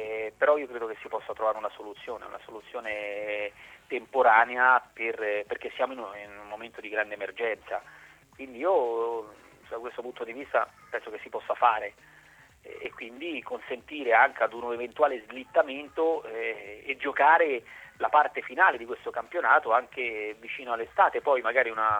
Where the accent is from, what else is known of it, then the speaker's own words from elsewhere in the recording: Piandimeleto, Marche, Italy; a pochi chilometri del paese dove appunto il mio paese nativo, dei miei genitori e mia famiglia, che è Pian di Meleto vicino Carpegna